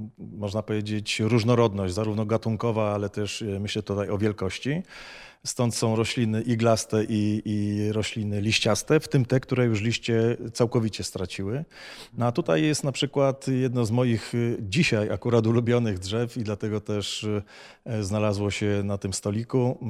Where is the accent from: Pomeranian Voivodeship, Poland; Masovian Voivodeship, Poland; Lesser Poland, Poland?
Lesser Poland, Poland; Kraków; jestem z Krakowa